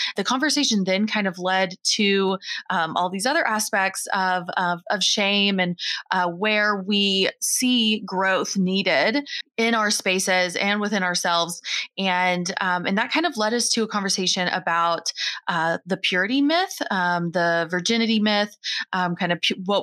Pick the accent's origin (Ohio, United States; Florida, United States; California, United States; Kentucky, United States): Kentucky, United States; We come from Kentucky, so we're in the South. We're in, you know, what folks identify as the Bible Belt.